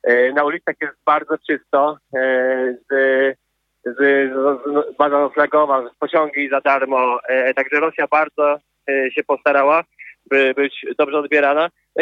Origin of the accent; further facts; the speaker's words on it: Poznań, Greater Poland Voivodeship, Poland; z Polski, z Poznania, skąd pochodzę, jest tutaj ponad 2,5 tysiąca kilometrów